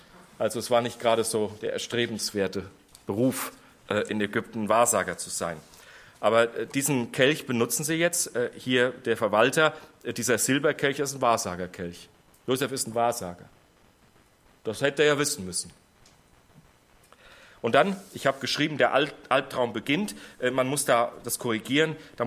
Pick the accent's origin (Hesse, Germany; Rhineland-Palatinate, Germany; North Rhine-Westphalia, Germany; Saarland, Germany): North Rhine-Westphalia, Germany; War früher im Siegerland, wo ich herkomme